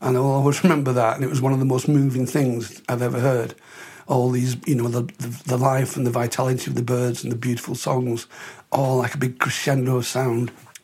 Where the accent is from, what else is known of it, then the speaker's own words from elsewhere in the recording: Hyde, North West England, United Kingdom; also born or lived in Blackpool; I was born in Blackpool and at the age of five moved to Hyde near Manchester.